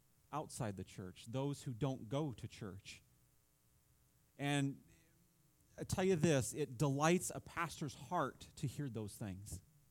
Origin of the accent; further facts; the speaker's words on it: Milledgeville, Georgia, United States; I think back to a little Baptist church I grew up in just outside of Milledgeville on Route 40.